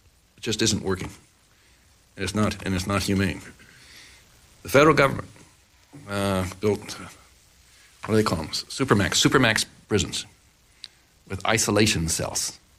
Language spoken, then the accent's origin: English; California, United States; California, my home state, had 187,000 people in jail